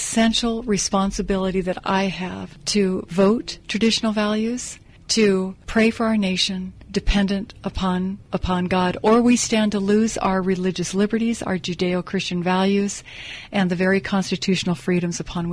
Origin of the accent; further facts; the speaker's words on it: California, United States; But what has happened to my home state is it is no longer a shining light to the nation, Dr. Campbell.